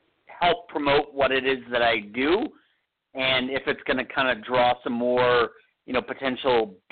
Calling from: California, United States; I'm calling from California.

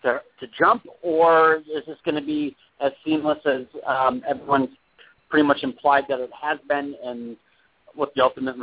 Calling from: California, United States; I'm calling from California.

